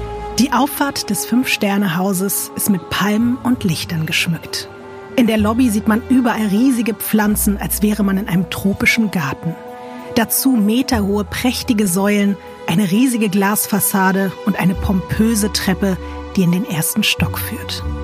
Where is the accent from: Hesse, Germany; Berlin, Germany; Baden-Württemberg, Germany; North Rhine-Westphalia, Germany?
Berlin, Germany; Also von Berlinerin zu Berlinerin kann ich dir sagen